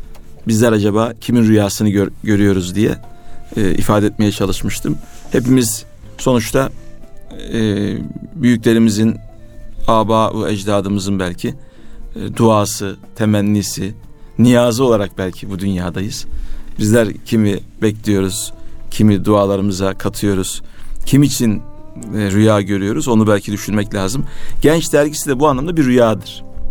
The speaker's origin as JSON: {"language": "Turkish", "town": "Vezirköprü", "region": "Samsun", "country": "Turkey", "said": "Samsunluyum, Vezirköprü."}